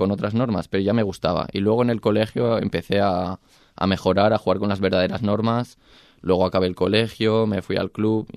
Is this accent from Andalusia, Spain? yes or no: no; Zaragoza, Aragon, Spain; tirando para mi tierra, que yo soy de Zaragoza, de Aragón